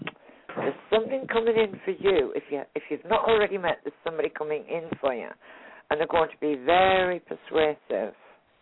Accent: Hartlepool, North East England, United Kingdom; born there; I was born where they hung the monkey. Well, that's what everybody says anyway.

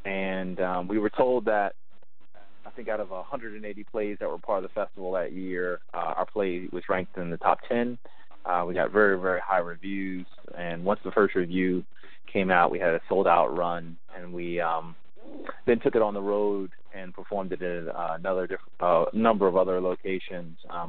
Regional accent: Somerset, New Jersey, United States; and I grew up in Somerset just to the south. And I like to say that I was born twice in New Brunswick. First, at St. Peter's Hospital

